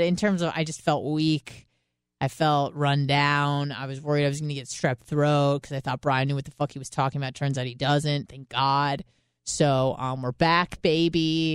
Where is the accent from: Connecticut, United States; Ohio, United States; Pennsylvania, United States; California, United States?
California, United States; San Diego; also born or lived in Idaho; So being the snob that I am from San Diego, I very much considered Idaho to be what